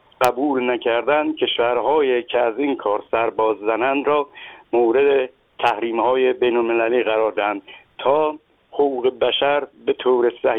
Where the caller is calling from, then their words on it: Isfahan, Iran; من از ایران و اصفهان تماس می گیرم.